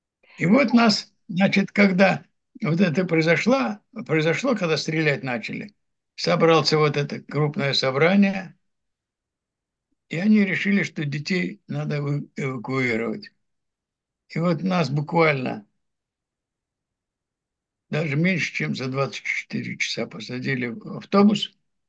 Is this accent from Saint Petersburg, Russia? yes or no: yes; Saint Petersburg, Russia; born there; Вот я там родился. И там упала бомба, самая большая, которая упала на Петербург.